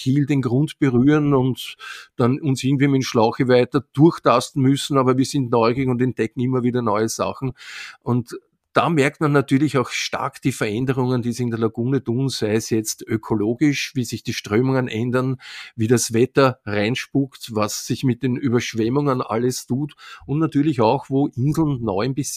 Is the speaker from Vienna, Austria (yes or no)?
yes; Vienna, Austria; für mich als Wiener, als Zugereister gegenüber gestandenen Venezianer.